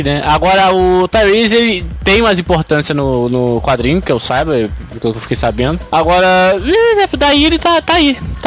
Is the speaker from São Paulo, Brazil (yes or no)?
no; Rio de Janeiro, Brazil; É, gente, eu sou carioca, eu escuto isso quase todo dia.